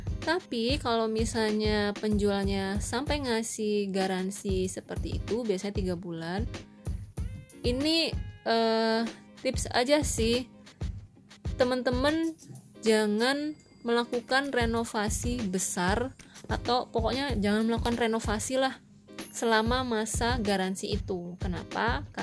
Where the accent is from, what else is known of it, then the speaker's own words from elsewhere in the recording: Surabaya, East Java, Indonesia; Kebetulan kan aku asli Surabaya dan domisiliku sebelumnya itu di Surabaya, jadi semua dokumen itu sebenarnya masih di Surabaya